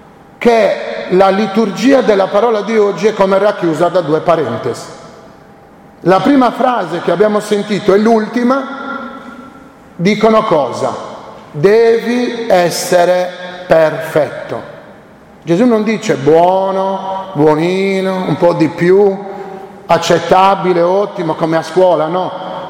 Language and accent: Italian; Sardinia, Italy; Noi siamo sardi, abbiamo dietro di noi una certa cultura, un certo tipo di cultura.